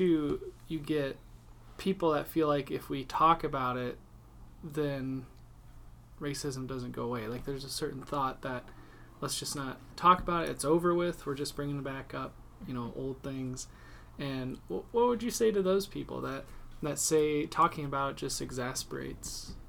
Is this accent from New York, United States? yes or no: no; Iowa, United States; I grew up in Northwest Iowa, a little small farming community, 99% white.